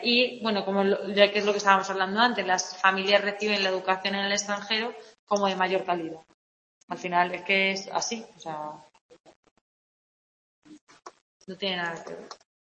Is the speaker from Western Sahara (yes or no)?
yes; Western Sahara; yo como madre saharaui, española ahora mismo